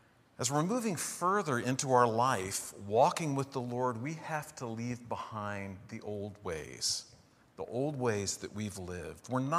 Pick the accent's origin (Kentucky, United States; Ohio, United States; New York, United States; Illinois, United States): Ohio, United States; When I grew up in Ohio, we used to go visit a place called Ye Old Mill, you know.